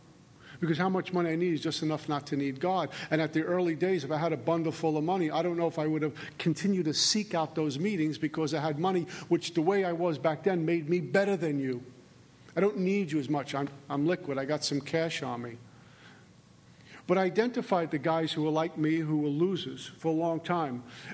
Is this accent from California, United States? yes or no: no; New York, United States; because I'm from New York. You don't trust anything but the money in your pocket